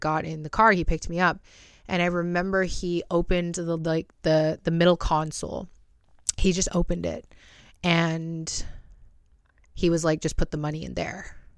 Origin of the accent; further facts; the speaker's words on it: British Columbia, Canada; I'm from Vancouver Island, Canada.